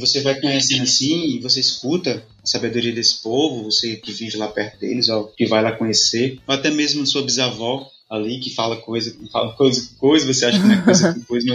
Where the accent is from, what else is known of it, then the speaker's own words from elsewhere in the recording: Ceará, Brazil; Os Tapuia Cariri, que é lá na Serra da Ibiapaba, que é também na serra de onde eu venho, a gente é chamado de povo do céu